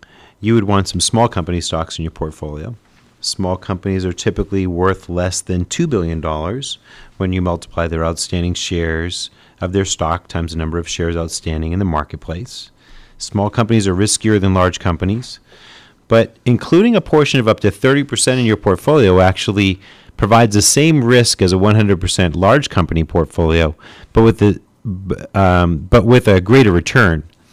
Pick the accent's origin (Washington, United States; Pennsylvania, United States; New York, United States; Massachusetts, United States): Massachusetts, United States; Boston; accent: Boston; Sorry, I was just got my Boston accent in there.